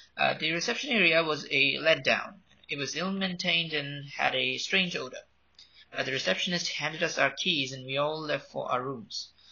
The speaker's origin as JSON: {"language": "English", "town": "Mumbai", "region": "Maharashtra", "country": "India", "second_language": "English", "said": "from India. I'm 16"}